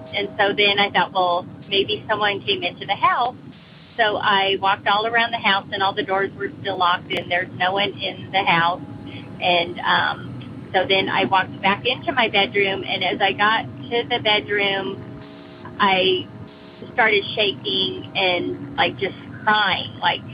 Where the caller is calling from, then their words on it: Virginia, United States; also born or lived in California; I'm calling from Southwestern Virginia.